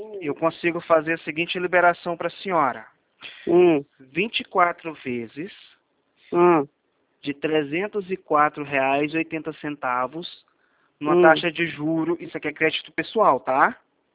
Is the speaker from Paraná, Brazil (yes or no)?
no; Goiás, Brazil; now in Campo Grande, Brazil; mas é porque eu sou de Goiás, mas eu tô falando aqui de Campo Grande, tá?